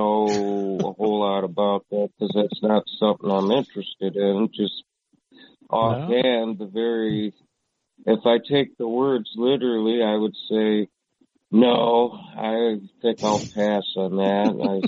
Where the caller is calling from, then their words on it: United States; calling from USA.